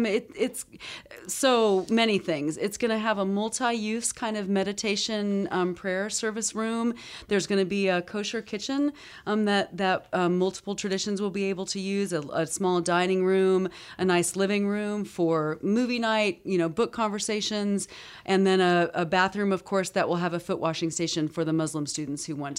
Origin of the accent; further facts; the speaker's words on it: Colorado, United States; I'm originally from Colorado. Colorado is still the home of my heart.